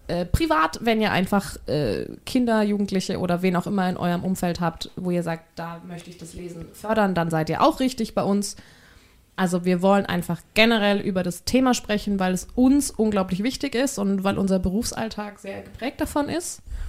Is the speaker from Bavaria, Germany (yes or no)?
yes; Bavaria, Germany; Und dann gibt es eben ein zusätzliches Schmankerl, sagt man bei uns in Bayern.